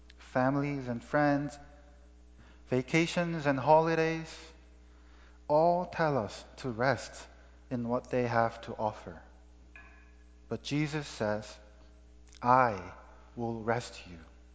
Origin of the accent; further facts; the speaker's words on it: South Korea; when I grew up in Korea, the longest vacation my father could get from his company was 3 days.